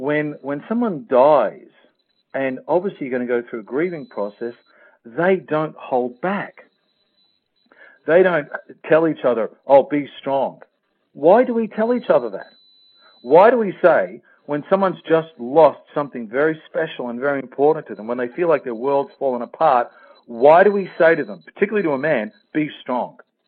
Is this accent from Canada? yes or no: no; Australia; also born or lived in England / Spain / Mexico / the Caribbean; I grew up in Australia, but I've also lived in England, Spain, Mexico, the Caribbean, Africa